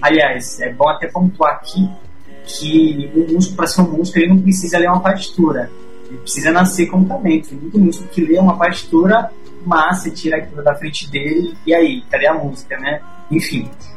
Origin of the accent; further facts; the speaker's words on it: São Paulo, Brazil; Eu não nasci em Paraisópolis, eu nasci no bairro do Bixiga, um bairro central da cidade de São Paulo, por sinal, muito, muito, muito musical, sambista. Mas meus pais se separaram muito cedo, eu vim pra cá, pra Paraisópolis, eu tinha por volta de 5, 6 anos de idade.